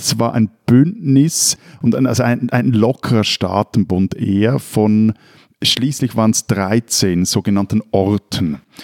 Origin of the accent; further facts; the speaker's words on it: Stäfa, Zurich, Switzerland; in meinem Heimatort Stäfer, wo ich auch aufgewachsen bin